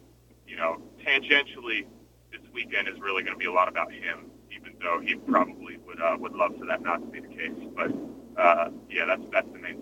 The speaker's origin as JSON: {"language": "English", "region": "Pennsylvania", "country": "United States", "said": "But I'm from Pennsylvania originally, so when I moved down there, it was certainly a culture shock."}